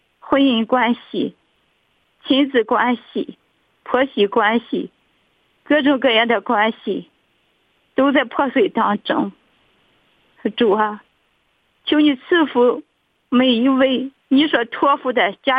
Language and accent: Chinese; Qingdao, Shandong, China; 我是青岛的